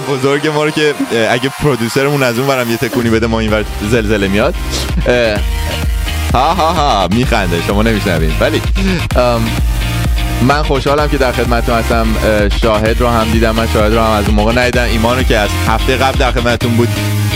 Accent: Tehran, Tehran Province, Iran; من یاد شهر خودم میندازه، شهر تهران، شهری که واقعا شهر قشنگیه ولی واقعا هم نمیشه توی زندگی کرد.

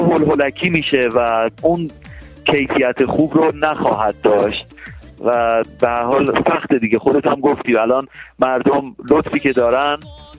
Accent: Iran; ما هممون ایرانی هستیم، حالا چه داخل کشور باشیم چه خارج از کشور باشیم، ایرانی هستیم و افتخار میکنیم که ایرانی هستیم.

